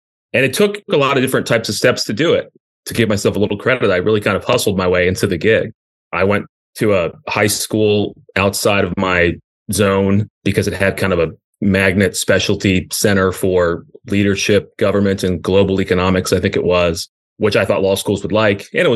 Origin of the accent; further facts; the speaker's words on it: Richmond, Virginia, United States; So growing up in Richmond and the surrounding area, we have lots of history, good and bad, but we get a good level of exposure to it, going to Jamestown, Williamsburg, Charlottesville, all of that.